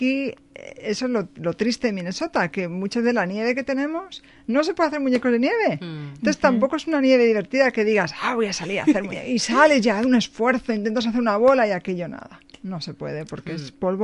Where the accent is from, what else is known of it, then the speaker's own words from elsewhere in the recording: Madrid, Community of Madrid, Spain; Yo de donde vengo, de Madrid, en España, le llaman el veranillo de San Miguel